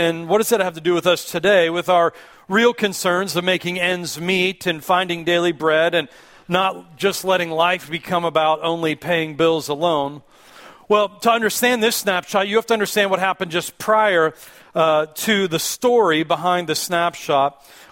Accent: Pittsburgh, Pennsylvania, United States; because I'm from Pittsburgh, which is where Heinz originated from.

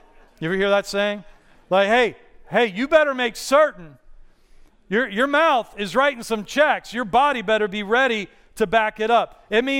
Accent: Pittsburgh, Pennsylvania, United States; Growing up in my high school that I grew up in Pittsburgh, it was kind of a rough high school

